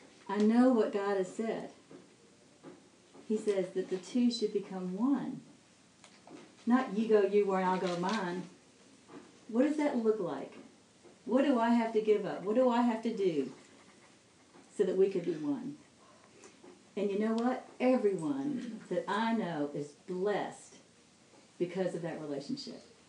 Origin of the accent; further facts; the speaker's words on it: Atlanta, Georgia, United States; I know y'all thought I was from New York, but I am from Atlanta.